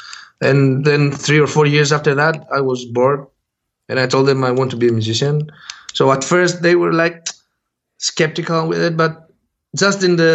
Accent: Athens, Attica, Greece; born or raised there; English is a second language

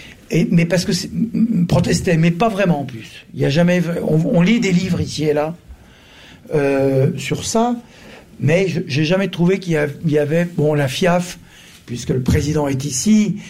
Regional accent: Lyon, Auvergne-Rhône-Alpes, France; d'abord parce qu'on est de Lyon, donc on n'est pas de Paris, donc on ne fait pas comme eux.

